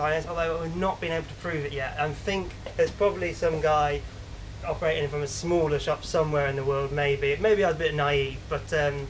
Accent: East Midlands, United Kingdom; I'm from Lincolnshire and I wanted to do something for the local town

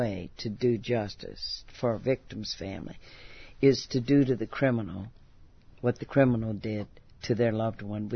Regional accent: the South, United States; Okay, y'all, I'm from the South. We tell stories

